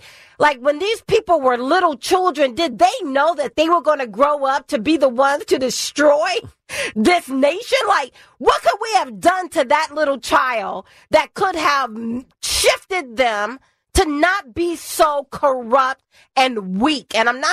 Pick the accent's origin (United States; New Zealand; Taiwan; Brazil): United States; Deep South; I grew up in the Deep South. I have the blood of slaves coursing through my veins.